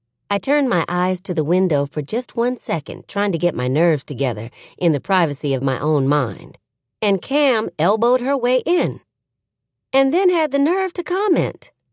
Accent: Atlanta, Georgia, United States; I grew up here in Atlanta, but on the southwest side of town, in a roomy ranch house situated on 4 acres, lined with magnolias, crepe myrtles, and dogwoods.

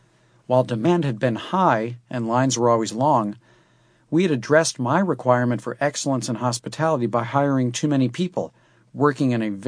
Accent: St. Louis, Missouri, United States; Growing up in St. Louis, I spent a lot of time hanging out with my family and friends at places like Schneidhorst, the Parkmore, Ted Drew's Frozen Custard, Fitz's Root Beer Stand, and Steak and Shake.

